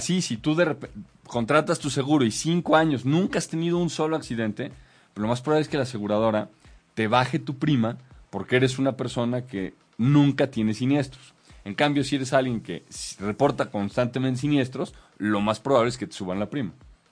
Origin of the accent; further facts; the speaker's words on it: Catalonia, Spain; now in Mexico; y te lo dice un catalán, yo soy catalán